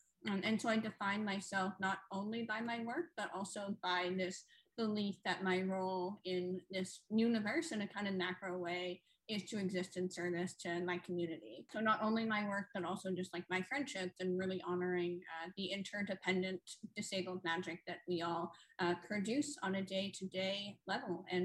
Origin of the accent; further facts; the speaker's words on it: Canada; Pronouns are she, her, and I am a Canadian with immigrant lineage. And I've actually spent some time living in Vancouver, but I've been living in Toronto for the last 10 years